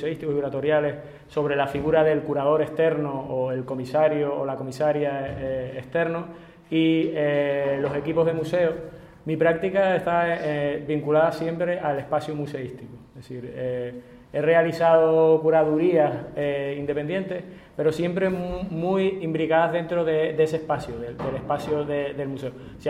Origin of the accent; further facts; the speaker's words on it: Spain; que en mi caso soy español